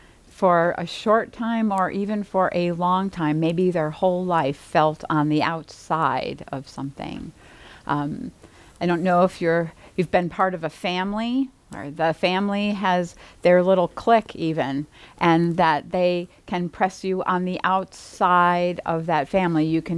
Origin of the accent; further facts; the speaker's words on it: Cleveland, Ohio, United States; also born or lived in Chicago; I think about when I was young, and I was 8 probably, and we moved from Chicago to Cleveland.